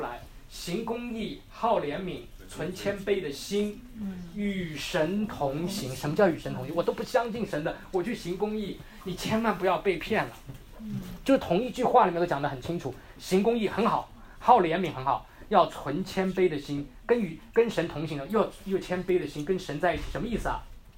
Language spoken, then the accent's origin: Chinese; China; 我们中国人最怕就是信